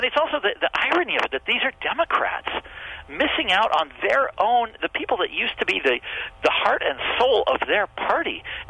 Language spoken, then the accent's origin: English; Kansas, United States; I'm from Kansas originally.